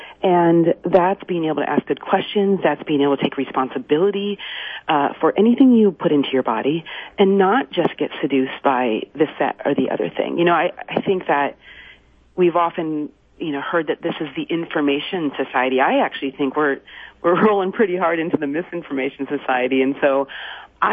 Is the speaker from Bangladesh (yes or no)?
no; Midwest, United States; Well, so I grew up in the Midwest, the daughter of two pharmacists.